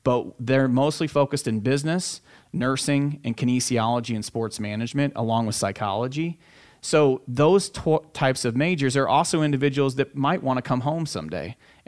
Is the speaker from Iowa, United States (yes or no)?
yes; Grinnell, Iowa, United States; And so that started to make a difference. And for me, growing up in Grinnell, the UNI or Northern Iowa connection was, well, USD has a law school and a medical school.